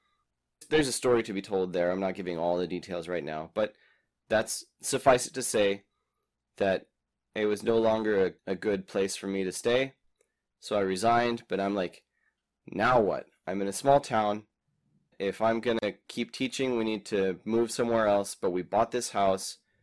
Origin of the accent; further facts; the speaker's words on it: Texas, United States; So I grew up in Texas, but both of my parents grew up in Utah, and I went to college in Utah.